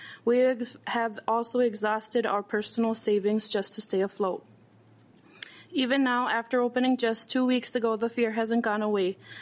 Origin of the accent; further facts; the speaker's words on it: New Ulm, Minnesota, United States; I was born in New Ulm, Minnesota, the only home I've ever known, and during this time I felt like an outsider in my own community.